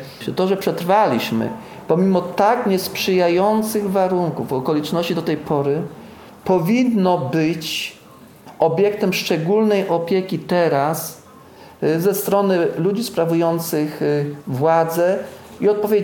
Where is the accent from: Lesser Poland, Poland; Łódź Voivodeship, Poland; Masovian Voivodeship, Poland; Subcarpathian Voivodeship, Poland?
Lesser Poland, Poland; Nowa Wieś; z mojej rodzinnej wioski, z Nowej Wsi